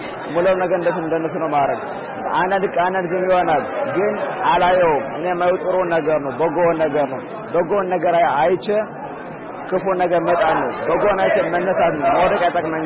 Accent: Gondar, Amhara, Ethiopia; now in Israel; ኢትዮጵያዊ ተወላጅ ነኝ። ያደኩት መተው ነው 10 አመት ኖራለሁ። የዘለኩበትና ያደኩበት ጎንደር ውስጥ ጋር ነው። እስራኤል ሀገር የ10ኛ ክፍል ተማሪ ነኝ።

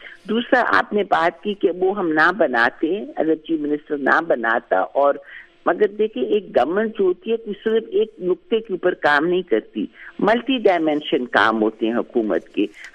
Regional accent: Pakistan; ہم پاکستانی ہیں, ہمیں پورے صوبوں کا خیال کرنا ہوتا ہے ایک دوسرے کا

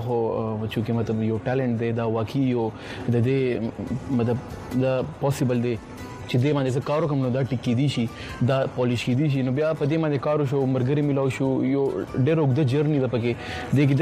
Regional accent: Peshawar, Khyber Pakhtunkhwa, Pakistan; زه د پیښور نه تعلق دی او پیښور کې چې کوم دي زما سکولینګ سه پټ آباد کې شوی دی سم د پیښور کې شوی دی

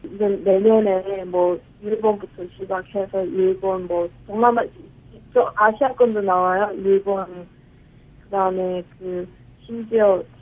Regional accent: North Korea; also born or lived in China; 저도 똑같은 탈북자였고

